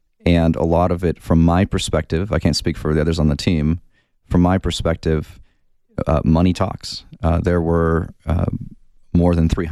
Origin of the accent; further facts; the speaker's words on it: Tucson, Arizona, United States; I grew up here in Tucson